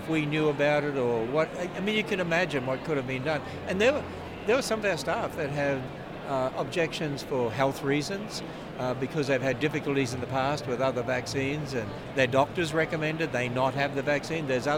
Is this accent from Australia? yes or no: yes; Australia; now in United States; I'm Australian, right?